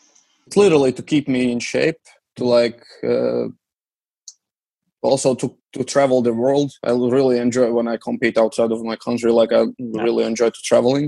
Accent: Riga, Latvia; they spend the money to like build some parks around my hometown, Riga.

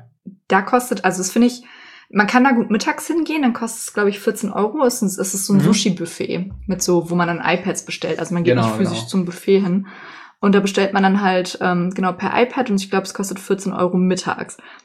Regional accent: Troisdorf, North Rhine-Westphalia, Germany; Und ja, gut, das ist aber auch wieder so, bei uns in Troisdorf gibt's das halt, also in meiner Heimat.

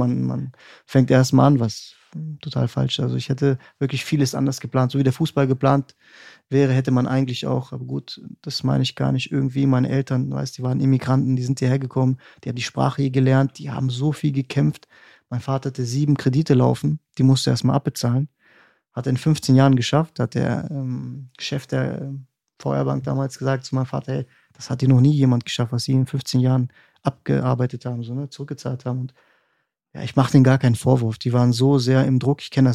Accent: Germany; born there; ich bin in Deutschland geboren

